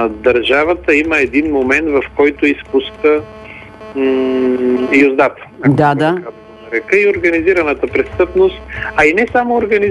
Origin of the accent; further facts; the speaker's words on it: Vidin, Vidin Province, Bulgaria; Аз знам тези неща, просто защото съм от Видин и съм ги слушал от